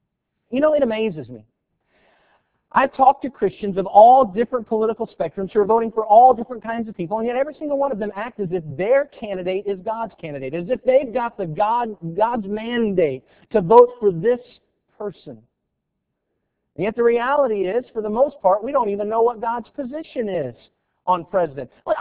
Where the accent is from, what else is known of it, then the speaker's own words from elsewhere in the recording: Tennessee, United States; and I just had to add this one in just because we're from Tennessee.